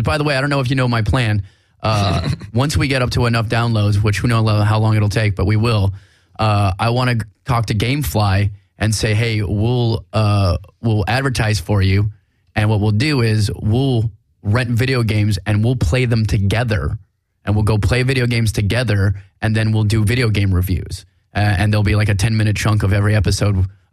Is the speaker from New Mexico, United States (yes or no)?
yes; New Mexico, United States; Like, I know I'm from New Mexico, so sun doesn't get cold.